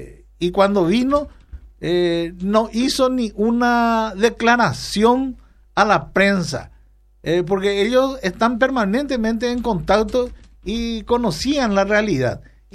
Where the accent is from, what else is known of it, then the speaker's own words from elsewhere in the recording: Sapucaí, Paraguarí, Paraguay; Sí, es mi pueblo.